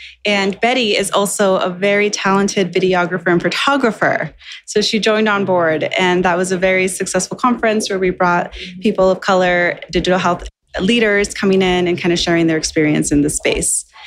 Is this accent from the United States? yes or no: yes; Los Angeles, California, United States; born there; I was born in Los Angeles. I'm a Latina American.